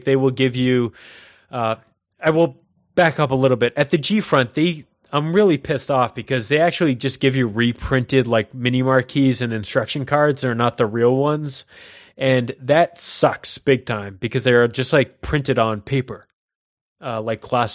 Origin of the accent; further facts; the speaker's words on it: United States; that's not always the case when you're dealing with being an American in Japan